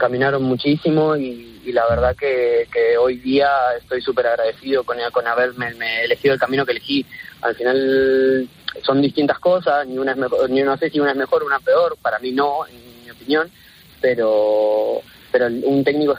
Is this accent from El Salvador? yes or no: no; Argentina; now in Spain; yo vengo de Argentina